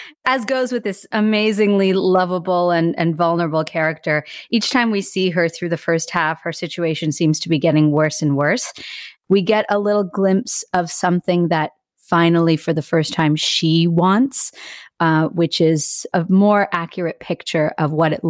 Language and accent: English; Toronto, Ontario, Canada; So I'm born and raised in Toronto.